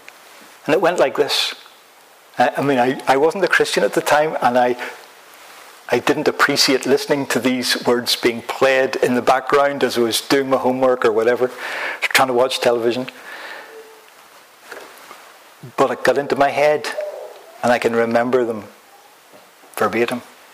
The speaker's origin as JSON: {"language": "English", "town": "Bangor", "region": "Northern Ireland", "country": "United Kingdom", "tie": "born or raised there", "said": "When I was growing up in Bangor, County Down, Northern Ireland"}